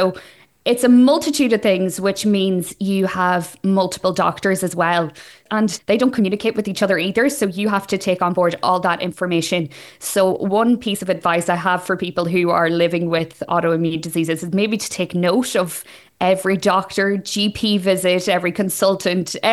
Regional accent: Ulster, Ireland; I'm from Donegal

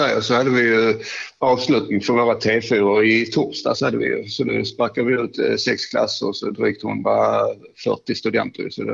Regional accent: Skåne, Sweden; Jag kom upp där ner från Skåne

